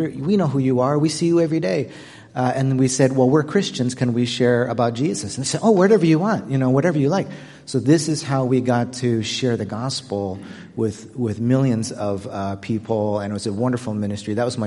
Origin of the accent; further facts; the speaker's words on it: Canada; moved away as an adult; I'm from Canada